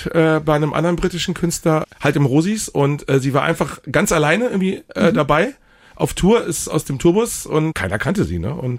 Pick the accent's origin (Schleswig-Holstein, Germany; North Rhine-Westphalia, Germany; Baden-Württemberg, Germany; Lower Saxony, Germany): Lower Saxony, Germany; Celle; Ich komme ja ursprünglich aus Celle, was man gar nicht mehr hört. Ne? Wir reden ja in Celle Hochdeutsch.